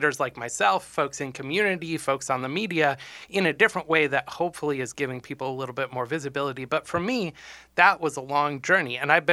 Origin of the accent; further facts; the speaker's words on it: Northfield, Minnesota, United States; also born or lived in Massachusetts; I grew up in the Midwest. So I spent most of my childhood down in Northfield, Minnesota, about 45 minutes south of the Twin Cities, and then went to college down in Iowa at Grinnell College.